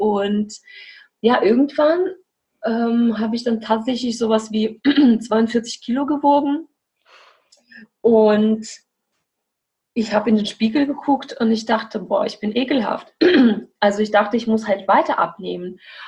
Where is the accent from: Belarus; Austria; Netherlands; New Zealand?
Belarus; now in Germany; ich komme aus Weißrussland und bin jetzt seit fast 8 Jahren hier in Deutschland.